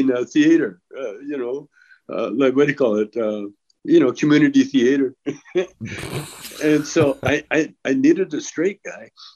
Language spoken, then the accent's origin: English; Calgary, Alberta, Canada; also born or lived in Edmonton; now in Vancouver, Canada; I was born in Edmonton and raised in Calgary.